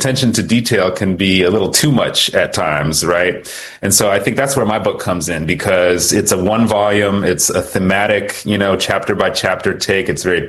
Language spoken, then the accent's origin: English; Manchester, Connecticut, United States; So I was born in Manchester, Connecticut, to a white American mother and a black Kenyan father.